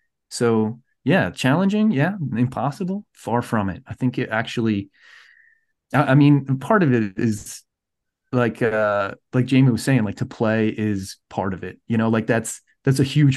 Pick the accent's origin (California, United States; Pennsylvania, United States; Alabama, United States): Pennsylvania, United States; Philadelphia; Like I have a home and a family and two beautiful children here. Like I'm a Philadelphian, right?